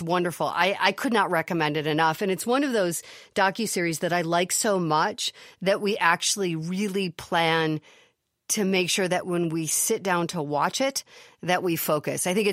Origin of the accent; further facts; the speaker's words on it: Chicago, Illinois, United States; But of course, I'm a Chicagoan, so that's an easy thing.